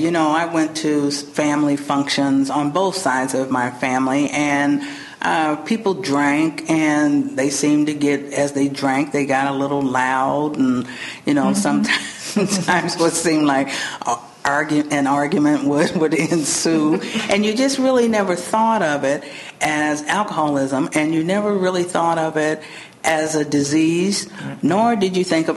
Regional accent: Rockport, Indiana, United States; Well, I was born and raised in Rockport, Indiana, which is about 35 miles from here, just on the border of Indiana and Kentucky

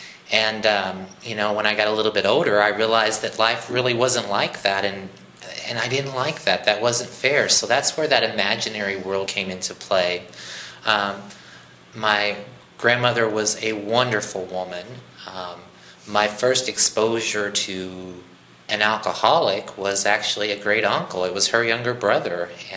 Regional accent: Kentucky, United States; born there; I was born in Western Kentucky.

